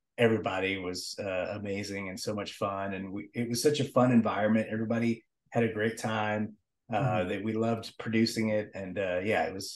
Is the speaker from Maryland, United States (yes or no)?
no; Dallas, Texas, United States; I started working on that in Dallas, Texas, which is where I'm from. I'm from Texas originally